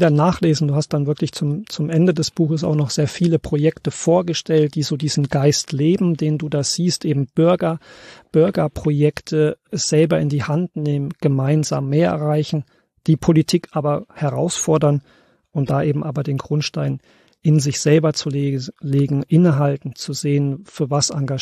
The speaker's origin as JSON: {"language": "German", "country": "Germany", "tie": "born or raised there", "said": "Ich bin selbst in der DDR groß geworden."}